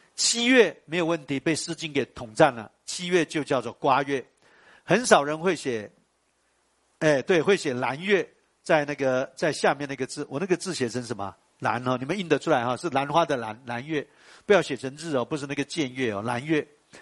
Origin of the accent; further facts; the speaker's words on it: Taiwan; 我们台湾话还有一句话